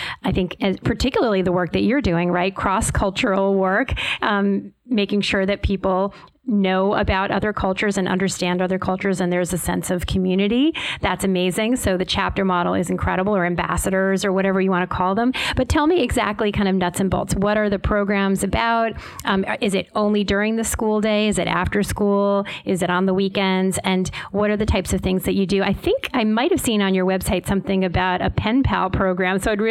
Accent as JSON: {"language": "English", "town": "New Haven", "region": "Connecticut", "country": "United States", "tie": "born or raised there", "said": "Growing up, when I was a little girl, I grew up in New Haven, Connecticut. I went to public school."}